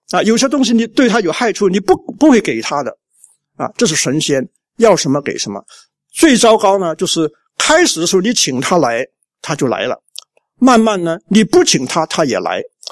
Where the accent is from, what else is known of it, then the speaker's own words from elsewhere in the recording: China; 这是我们中国人的问题，不管他是什么，他灵就行了。